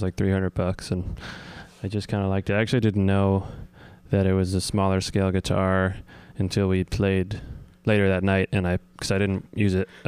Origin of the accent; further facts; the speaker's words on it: New Jersey, United States; Yeah, we're all from New Jersey, okay. Like half an hour from each other.